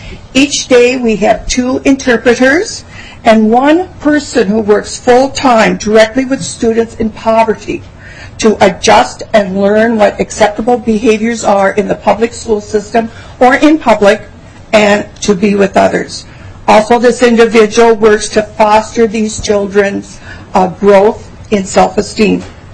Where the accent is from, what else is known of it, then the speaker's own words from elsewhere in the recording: St. Cloud, Minnesota, United States; As you know … from St. Cloud, and this is my 42nd year working in the field of education.